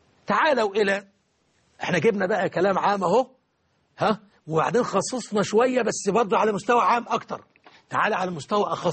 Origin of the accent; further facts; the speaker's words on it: Egypt; في أجزاء كثيرة من بلدنا مصر العزيزة.